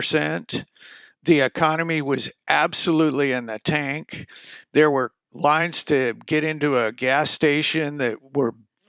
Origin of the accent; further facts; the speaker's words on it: Lodi, California, United States; And I'm from Lodi, which was, you know, really where Robert Mondavi grew up.